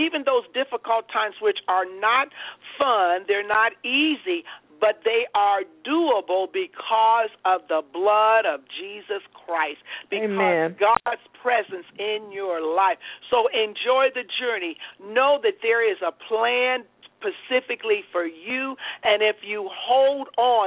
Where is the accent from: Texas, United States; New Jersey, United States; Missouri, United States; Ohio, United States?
Ohio, United States; moved away as an adult; now in Charlotte, United States; even though I was born in Ohio and lived most of my life in Ohio, I had a desire to live in the South, which is warm, really warm weather.